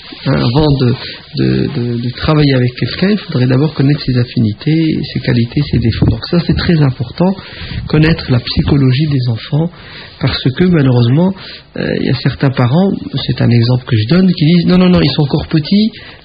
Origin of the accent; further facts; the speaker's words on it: France; on est né, on a grandi en France, on est allé à l'école, on a vu le Papa Noël, on a fêté Noël. On est toujours là, on est toujours vivant, on est musulmans.